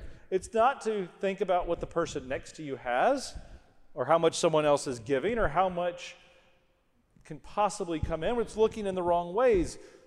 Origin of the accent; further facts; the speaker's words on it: Memphis, Tennessee, United States; I was born and raised in Memphis